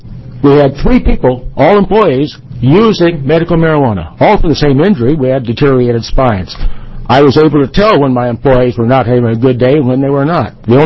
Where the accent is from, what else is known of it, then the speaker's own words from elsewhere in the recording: Williams, Oregon, United States; I'm from Williams, Oregon.